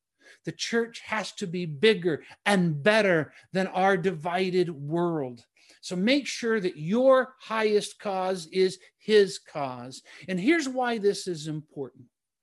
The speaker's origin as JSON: {"language": "English", "country": "United States", "said": "I'm an American who loves his country, even though I can acknowledge her flaws."}